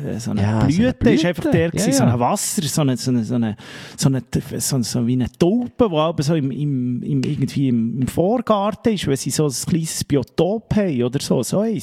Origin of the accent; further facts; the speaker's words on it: Bern, Switzerland; als Berner